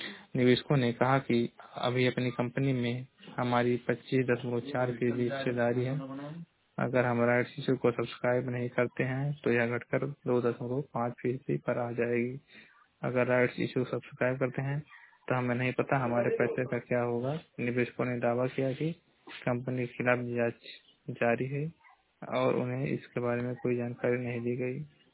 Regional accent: Maharajganj, Uttar Pradesh, India; मैं जिला महाराजगंज का निवासी हूँ।

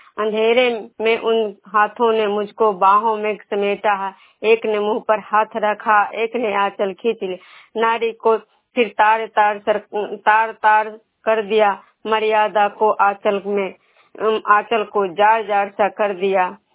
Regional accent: Vishnupur, Bihar, India; मैं विष्णुपुर ग्राम खजरा पंचायत नालंदा जिला नगरनसा प्रखंड के निवासी हूँ।

